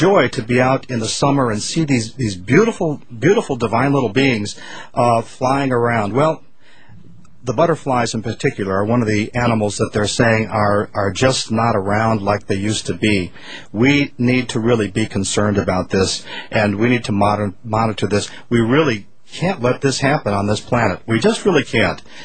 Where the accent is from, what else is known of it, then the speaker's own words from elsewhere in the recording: Milwaukee, Wisconsin, United States; also born or lived in Minnesota; when I was growing up in the Midwest, I grew up in Milwaukee and areas of Wisconsin and Minnesota.